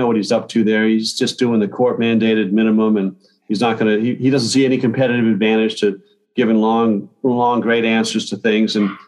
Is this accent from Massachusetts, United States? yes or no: yes; Massachusetts, United States; And growing up in Massachusetts, when I did, the Celtics won every year.